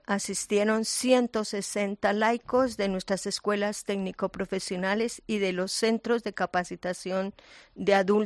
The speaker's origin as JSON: {"language": "Spanish", "country": "Colombia", "said": "Yo soy colombiana, sí, soy colombiana."}